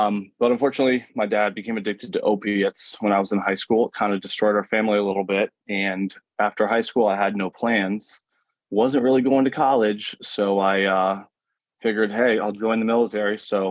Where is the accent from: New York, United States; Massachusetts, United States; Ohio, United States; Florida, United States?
Florida, United States; Orlando; I'm from Orlando, Florida. I grew up with the all-American family.